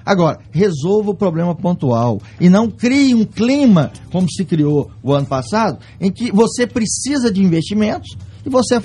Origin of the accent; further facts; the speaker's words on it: Catalão, Goiás, Brazil; Eu sou lá de Catalão e como economista, eu conheço também a parte econômica.